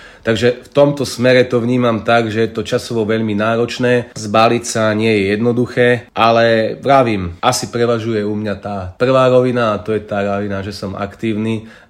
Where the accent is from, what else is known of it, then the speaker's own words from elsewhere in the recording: Poprad, Prešov Region, Slovakia; Už viacej o mne viete, že z Bratislavy nie som. Pochádzam z Tátier, z Popradu, z malebného kraja, kde keď ráno vstanem, tak prvé, čo z okna uvidím, sú Vysoké Tatry.